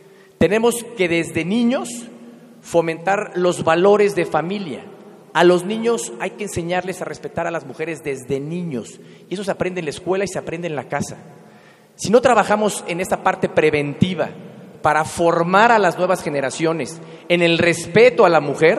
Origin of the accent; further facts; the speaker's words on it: State of Mexico, Mexico; Yo soy mexiquense, conozco mi Estado